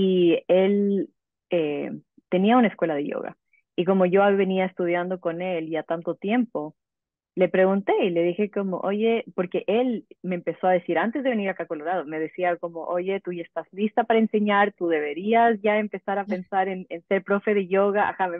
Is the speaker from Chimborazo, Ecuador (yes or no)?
no; Quito, Pichincha, Ecuador; nací y crecí en Quito, en la capital, pero crecí en el Valle de los Chillos, que es justamente en uno de los valles que va de costado. Y crecí en el campo, rodeada de eucaliptos y verde